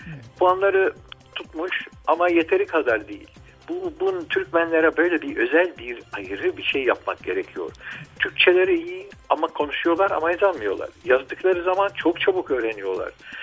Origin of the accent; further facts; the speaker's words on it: Syria; bir Suriyeli olarak, bir Türkmen olarak